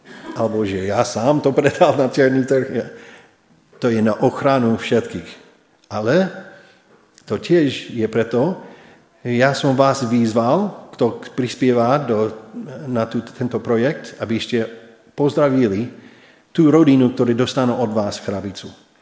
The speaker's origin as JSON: {"language": "Slovak", "country": "United States", "said": "Sice som Američan, ale stotožním aj s vami."}